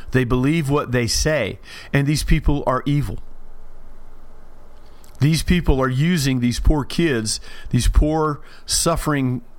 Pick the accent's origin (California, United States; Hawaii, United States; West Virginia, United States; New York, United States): West Virginia, United States; Beckley; Now, the neighborhood that I grew up in Beckley, West Virginia, at a place called Sheridan Avenue, every house on that street had a porch.